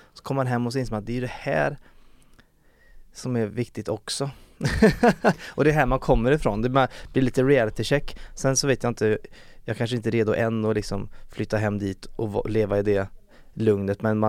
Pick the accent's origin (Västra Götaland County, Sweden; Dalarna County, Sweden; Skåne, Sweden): Västra Götaland County, Sweden; Uddevalla; now in Stockholm, Sweden; jag var ju hemma i Uddevalla nu helgen.